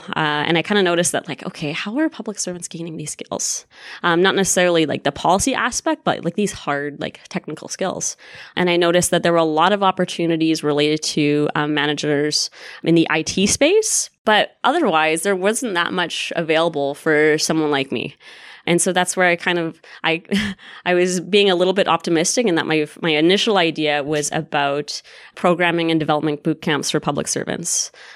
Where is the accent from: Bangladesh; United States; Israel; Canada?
Canada; Winnipeg, Manitoba; So I'm actually from Winnipeg.